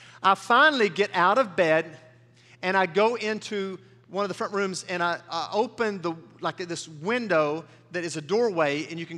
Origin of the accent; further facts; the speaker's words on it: United States; Because I'm an American and I want to stay cool at night and be able to sleep so I can preach the next morning.